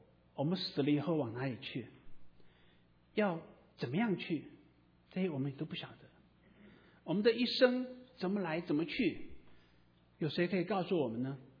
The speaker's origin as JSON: {"language": "Chinese", "country": "China", "said": "我们中国人常常讲说人定胜天"}